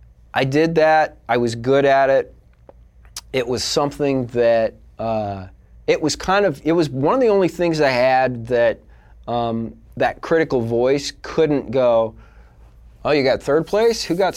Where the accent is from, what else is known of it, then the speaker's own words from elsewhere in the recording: Midwest, United States; Because I'm from the Midwest and we don't have that, so you just say he's just low key.